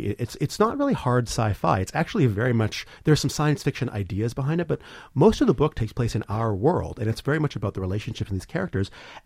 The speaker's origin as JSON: {"language": "English", "town": "Vancouver", "region": "British Columbia", "country": "Canada", "tie": "born or raised there", "said": "My mother was born in Chicago. So, even when I was growing up in Vancouver, I was very aware of sort of what was happening in the U.S."}